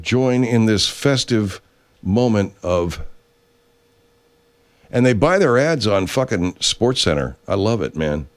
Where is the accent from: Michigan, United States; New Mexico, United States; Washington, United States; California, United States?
California, United States; Arcadia; That's near my hometown of Arcadia.